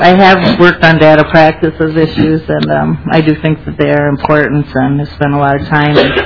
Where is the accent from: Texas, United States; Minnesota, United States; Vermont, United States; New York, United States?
Minnesota, United States; Lakeville; I am from Lakeville. I represent 12 of the 14 precincts in that city.